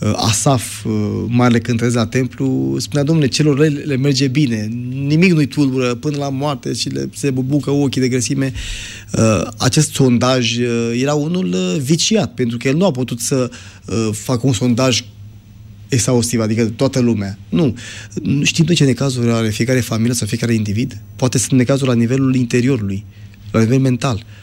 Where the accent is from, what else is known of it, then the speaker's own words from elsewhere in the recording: Romania; Nu, vom fi, din tot rămânem ca români. Adică eu sunt convins de genul acesta și ne păstrăm anumite specificități ca etnie.